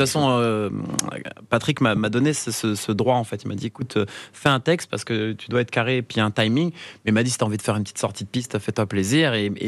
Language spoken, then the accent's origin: French; Montreuil, Île-de-France, France; now in Rosny-sous-Bois, France; Moi, je suis de Montreuil, donc une ville où il y a beaucoup de mélanges. Et moi, je suis très... Alors maintenant, j'habite plus à Montreuil, mais j'habite juste à côté à Rony.